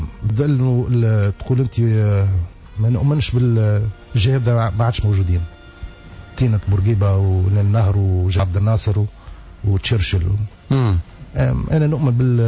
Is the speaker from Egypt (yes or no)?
no; Tunisia; تونسي تونسي في طبعي في أصلي في تفكيري في النمط الحياتي نتاع في كيفاش تربينا